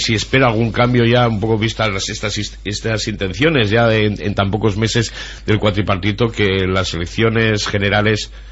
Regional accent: Navarre, Spain

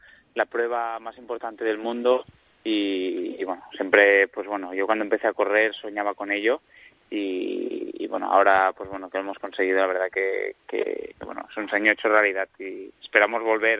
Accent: Barcelona, Catalonia, Spain; yo soy de Barcelona

